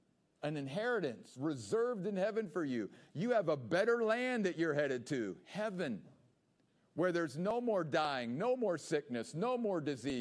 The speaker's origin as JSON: {"language": "English", "region": "East Coast", "country": "United States", "tie": "born or raised there", "lives_now": "Gold Canyon, United States", "said": "I grew up on the East Coast, and it's not that there weren't some beautiful sunrises and sunsets, but one of the things that has really, you know, is just some of the sunrises and sunsets in Arizona."}